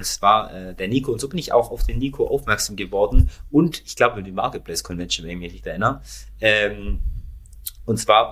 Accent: Baden-Württemberg, Germany; accent: Swabian; Bei mir ist der Schwäbische drin, den hört immer mal wieder der ein oder andere User raus.

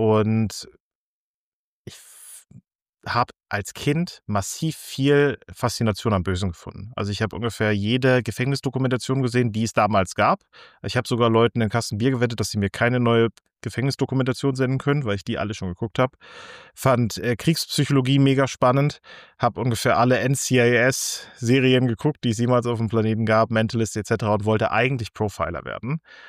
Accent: Schleswig-Holstein, Germany; also born or lived in Neuruppin / Dresden; Geboren bin ich im schönen Brandenburg in Neuruppin, aufgewachsen zum Großteil in Schleswig-Holstein, zum Studium der Psychologie dann nach Dresden gezogen, so 2015

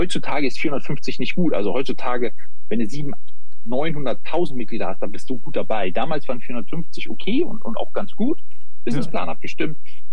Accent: Peine, Lower Saxony, Germany; Also ich komme ja ursprünglich aus Peine quasi, ne? Niedersachsen.

